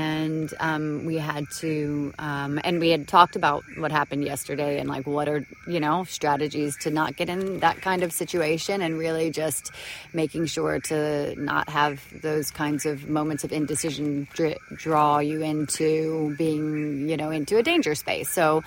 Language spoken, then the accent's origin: English; Macon, Georgia, United States; I feel like this was in my backyard growing up in Macon